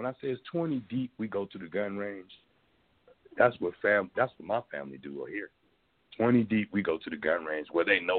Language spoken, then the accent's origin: English; Fresno, California, United States; I learned a lot of things growing up in Fresno, California, you know.